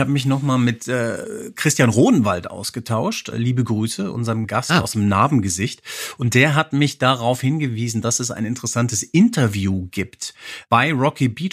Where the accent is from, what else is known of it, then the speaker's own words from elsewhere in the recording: Hesse, Germany; Als Hesse denke ich da natürlich an das erste Bühnenprogramm